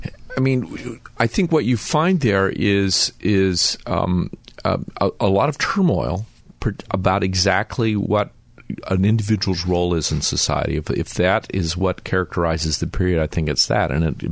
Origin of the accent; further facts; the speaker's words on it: Salt Lake City, Utah, United States; I grew up in Salt Lake City